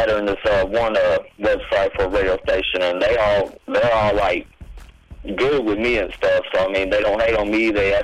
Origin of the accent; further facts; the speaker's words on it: Kentucky, United States; I'm from Kentucky.